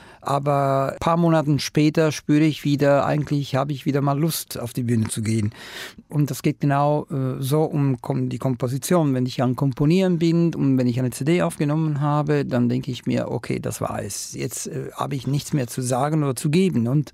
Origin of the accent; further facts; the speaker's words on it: Palermo, Sicily, Italy; German is a second language; Ich verbringe 2 Wochen Weihnachten, Neujahr immer in meiner Heimat und 10. Januar war ich das letzte Mal, ja.